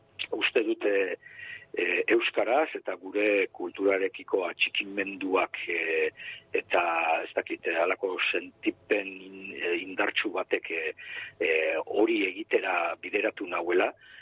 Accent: Markina-Xemein, Basque Country, Spain; berriro itzultzen naiz nire herrira, gaur egune Markina Xeminen bizinaz

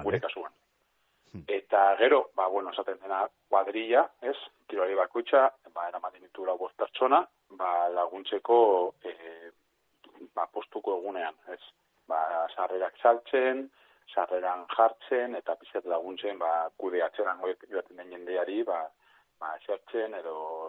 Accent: Getxo, Basque Country, Spain; getxon nire kasua, nire herrian izango

